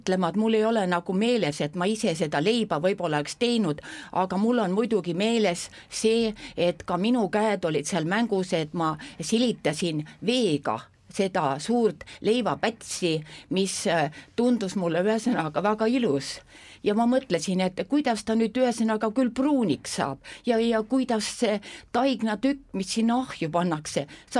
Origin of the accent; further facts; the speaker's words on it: Tõrva, Valga County, Estonia; Ja ma olen pärit väga ilusast looduskaunist kohast, Tõrvast. Võib-olla mul on ka natuke seda mulgi verd seal sees